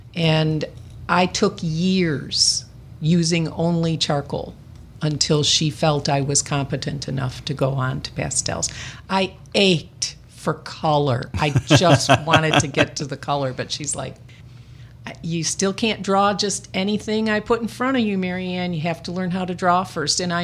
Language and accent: English; South Holland, Illinois, United States; Well, I grew up in South Holland, Illinois. Went all through grade school and high school there.